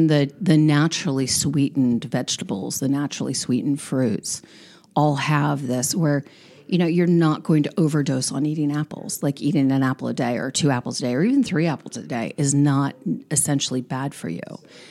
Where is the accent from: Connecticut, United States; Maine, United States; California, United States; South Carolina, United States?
California, United States; San Diego; So Mexico is my chosen home. I mean, it really is. I grew up on the border.